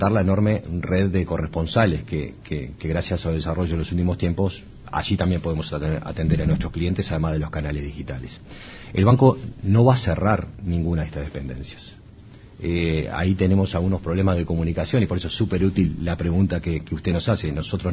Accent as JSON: {"language": "Spanish", "country": "Uruguay", "said": "no solo como cliente, como uruguayo"}